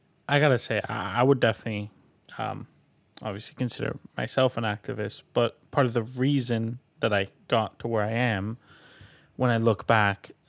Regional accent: Colombia; countries like my home country of Colombia, right?

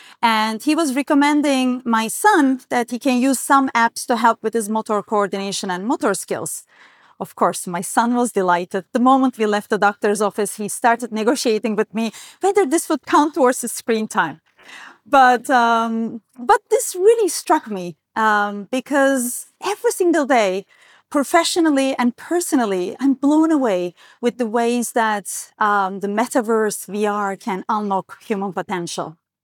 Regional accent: Istanbul, Turkey; English is a second language; I'm from Istanbul and I'm used to traffic jams.

